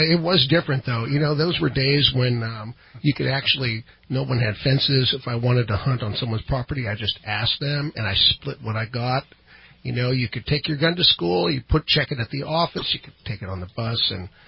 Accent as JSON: {"language": "English", "country": "United States", "tie": "born or raised there", "said": "I grew up in Trinity County, man."}